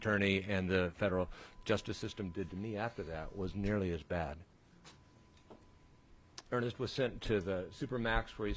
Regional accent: Rochester, United States; and I am from Rochester

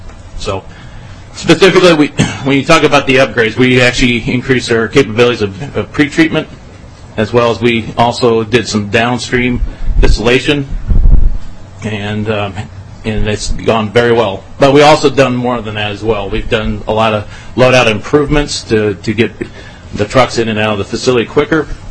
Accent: Indiana, United States; moved away as an adult; now in Owatonna, United States; I am a transplant Minnesotan. I'm originally from Indiana and decided I would like to live in southern Minnesota, and just so happened I raised my family in Owatonna, Minnesota.

